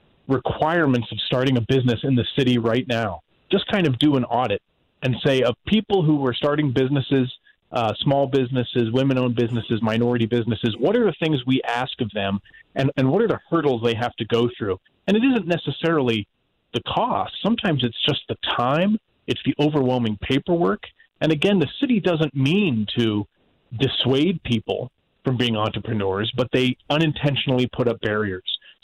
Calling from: Kansas City, Missouri, United States; the fact that I'm calling you from Kansas City to talk to your listeners in St. Louis is an example of that.

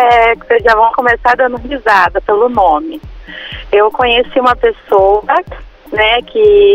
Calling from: Piracicaba, São Paulo, Brazil; De Piracicaba.

